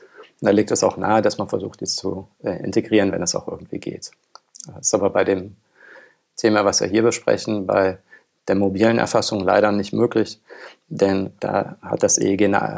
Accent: Oldenburg, Lower Saxony, Germany; Als Oldenburger sagen wir ja nur einmal moin.

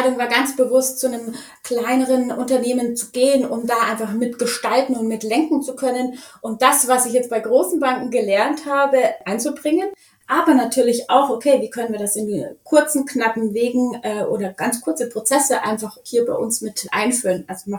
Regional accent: Munich, Bavaria, Germany; ich bin auf dem Oktoberfest aufgewachsen.

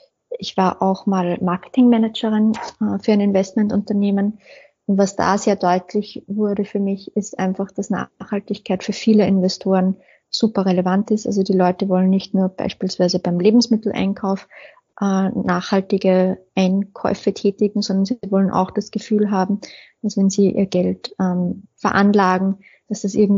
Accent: Austria; also born or lived in Denmark; Ich komme aus Österreich, das hören manche vielleicht schon. Bin 35 Jahre alt und dieses Jahr wieder nach Österreich gezogen. Tatsächlich war ich 13 Jahre im Ausland.

